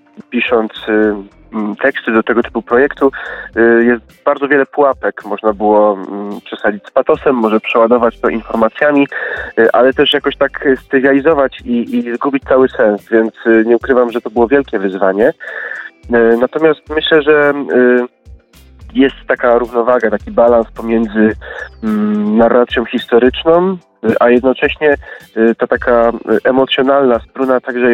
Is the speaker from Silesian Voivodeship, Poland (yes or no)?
yes; Silesian Voivodeship, Poland; born there; Jako historyk z wykształcenia, Ślązak z urodzenia i muzyk z pasji